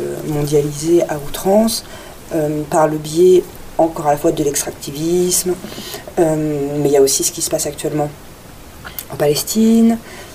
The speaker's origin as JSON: {"language": "French", "country": "France", "tie": "born or raised there", "said": "Je suis née en France, j'ai grandi dans un endroit où il y avait très peu de personnes issues de l'immigration."}